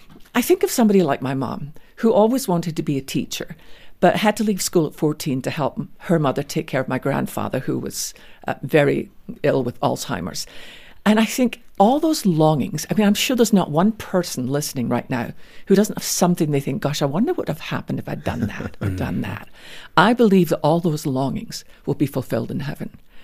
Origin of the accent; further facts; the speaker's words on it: Scotland, United Kingdom; And I tell him this story of when I was growing up in Scotland in our little church, I loved our Tuesday night prayer meeting.